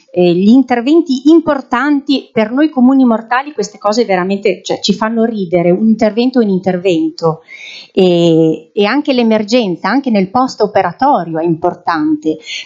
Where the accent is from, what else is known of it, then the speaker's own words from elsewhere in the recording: Vergato, Emilia-Romagna, Italy; cittadina di Vergato, amo il mio paese